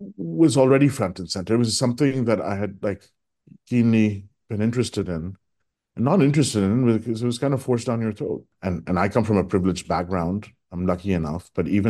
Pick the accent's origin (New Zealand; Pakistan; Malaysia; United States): Pakistan; Karachi, Sindh; moved away; since I was 5, 6 years old, since I was a Shia growing up in Karachi